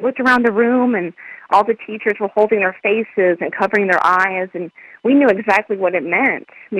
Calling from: Ruskin, Florida, United States; I'm calling from Ruskin, and I'm calling about the reflection on the Challenger.

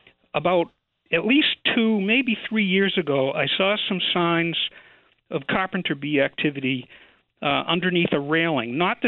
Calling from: Massachusetts, United States; in Massachusetts.

